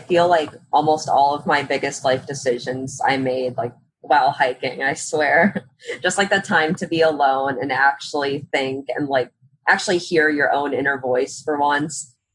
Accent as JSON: {"language": "English", "region": "Ohio", "country": "United States", "said": "So I'm from Northeast Ohio, kind of near the like Kent, Akron area."}